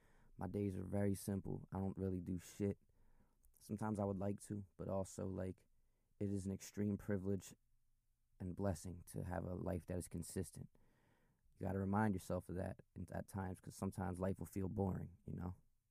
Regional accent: Philadelphia, Pennsylvania, United States; where you're from? I'm from Philly.

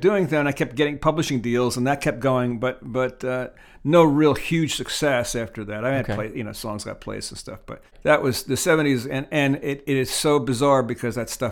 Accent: New Jersey, United States; Well, I came out of New Jersey. I was born and raised in New Jersey.

